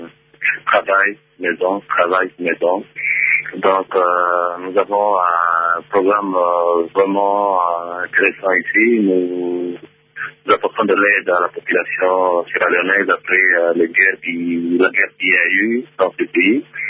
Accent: DR Congo; je suis congolais, d'ailleurs.

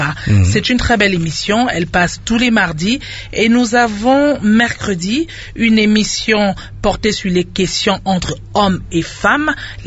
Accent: DR Congo; en tant que Congolais vivant au Congo, à aimer le pays.

